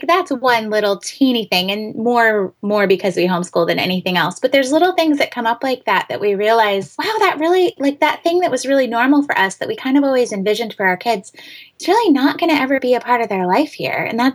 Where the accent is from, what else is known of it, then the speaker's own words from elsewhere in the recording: Washington, United States; Out in the Pacific Northwest, and we're from a really small town. Well, like 2 small towns right next to each other. My small town's a little bit bigger than my husband's, but it's really interesting because all of our family is there.